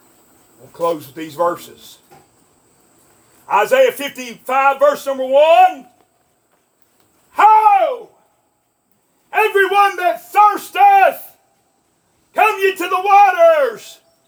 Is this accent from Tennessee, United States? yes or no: yes; Tennessee, United States; And I come all the way from East Tennessee and I find it up here in Blaine, Pennsylvania.